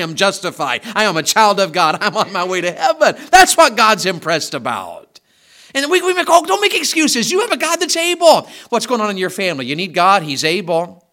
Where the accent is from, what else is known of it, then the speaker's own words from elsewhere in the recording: United States; I'm from America.